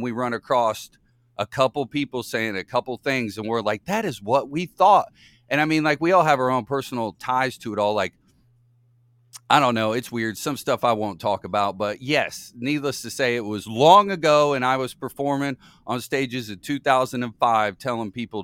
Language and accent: English; Indiana, United States; I'm from Indiana. So, you know, Larry Bird was God.